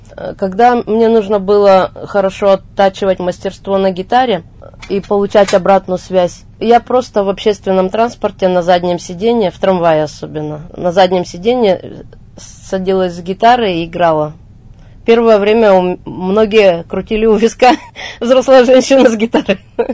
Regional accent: Yekaterinburg, Sverdlovsk Oblast, Russia; also born or lived in Irbitsky District; Я сама екатеринбурженка, но прожила также и в совхозе Дубском Ирбитского района 14 лет. А потом вернулась к родителям. В общем, я екатеринбурженка.

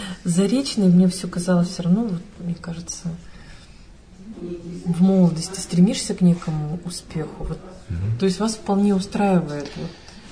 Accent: Yekaterinburg, Sverdlovsk Oblast, Russia; also born or lived in Moscow; Ну вот я родилась в Москве, выросла в Свердловске. Я все время родителям говорила, я вот сейчас закончу университет, и я уеду на родину и буду там жить.

